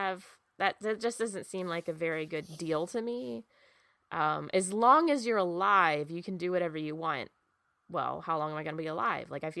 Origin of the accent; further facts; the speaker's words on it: Appalachia, United States; like I said, I'm from Appalachia. My family has lived here and in various parts of Appalachia for generations.